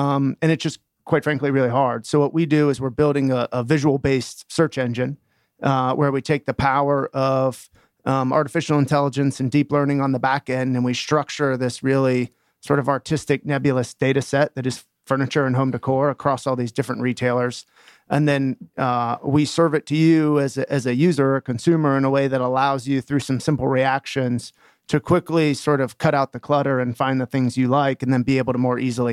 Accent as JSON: {"language": "English", "region": "Pennsylvania", "country": "United States", "said": "I'm from Western PA originally, so back towards home a little bit."}